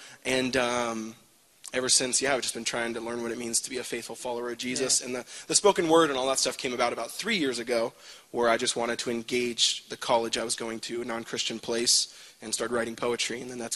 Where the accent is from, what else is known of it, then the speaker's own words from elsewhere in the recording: United States; Like it didn't to most in my generation growing up in the States